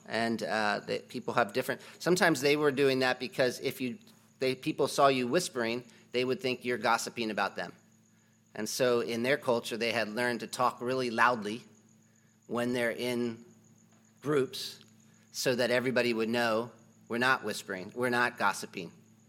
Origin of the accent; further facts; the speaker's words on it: United States; when I'm in a foreign airport, I'm like, wow, I am such an American.